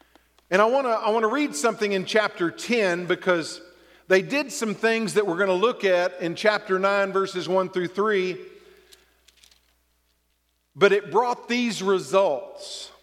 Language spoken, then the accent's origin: English; the South, United States; Well, I grew up in the South, and we had revivals all the time.